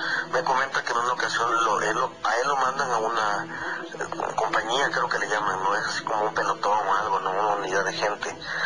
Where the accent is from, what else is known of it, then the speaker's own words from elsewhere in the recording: Chiapas, Mexico; Chiapas no me mencionó porque yo soy de Chiapas